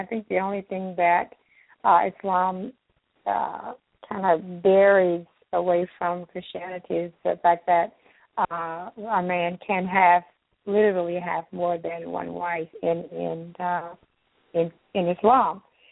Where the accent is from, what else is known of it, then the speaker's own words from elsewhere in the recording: Memphis, Tennessee, United States; also born or lived in Northern California; And then I moved back here, Memphis, Tennessee, which is my hometown, in 2005.